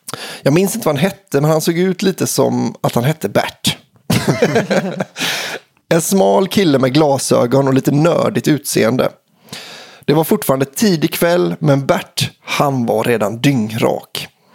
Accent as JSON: {"language": "Swedish", "town": "Surte", "region": "Västra Götaland County", "country": "Sweden", "tie": "born or raised there", "said": "en historia som utspelar sig i min hemby, Surte."}